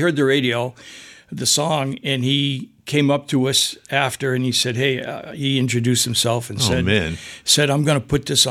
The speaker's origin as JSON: {"language": "English", "town": "Athol", "region": "Massachusetts", "country": "United States", "tie": "born or raised there", "said": "In Athol. I grew up in Athol."}